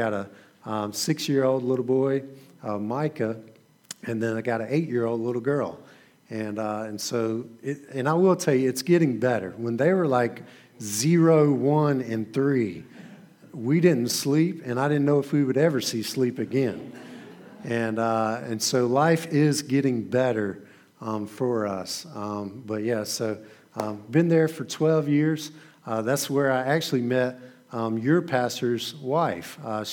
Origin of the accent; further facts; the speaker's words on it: Lancaster, South Carolina, United States; I'm originally from Lancaster, South Carolina. Grew up and went to a small school called Buford, and that's where I was born and raised, on a little horse and cattle farm there with my family.